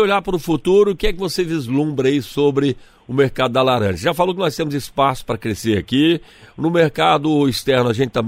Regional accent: Minas Gerais, Brazil; Eu sou do interior de Minas, morei também no sítio

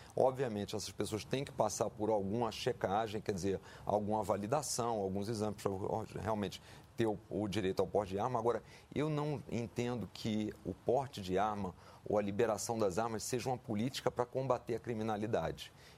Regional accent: Rio de Janeiro, Brazil; Eu, particularmente, sou carioca, então moro no Rio de Janeiro

